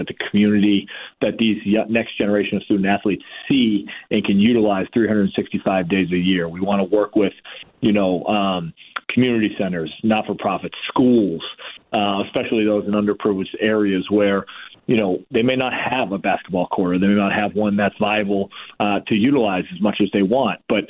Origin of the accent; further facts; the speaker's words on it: Boston, Massachusetts, United States; I grew up in Boston where they, you know, supposedly have great fans